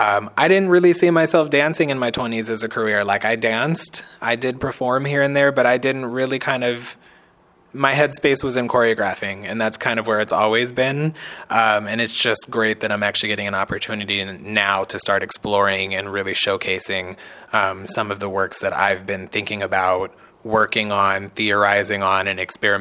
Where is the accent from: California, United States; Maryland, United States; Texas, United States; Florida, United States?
California, United States; I grew up here in the Bay Area in California, basically kind of spent my whole entire life here.